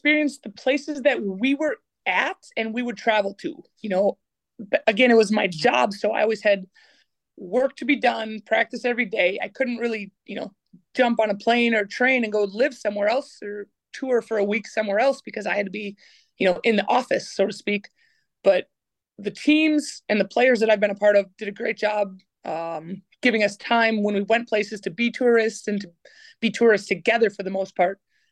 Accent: United States; I'm an American. I'm used to this.

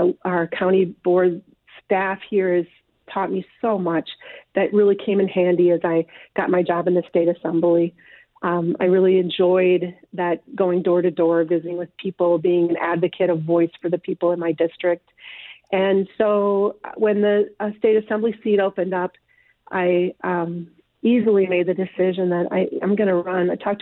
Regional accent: Minnesota, United States; now in La Crosse, United States; I'm actually not from La Crosse. I am from southeastern Minnesota. I was lucky to grow up in a small town.

